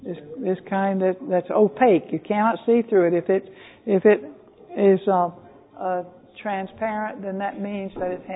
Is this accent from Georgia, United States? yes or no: yes; Georgia, United States; We didn't know this as a flavoring agent when I grew up in South Georgia.